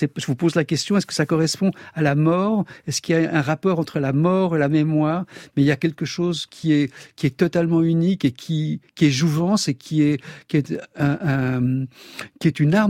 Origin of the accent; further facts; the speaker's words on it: Switzerland; je viens de Suisse.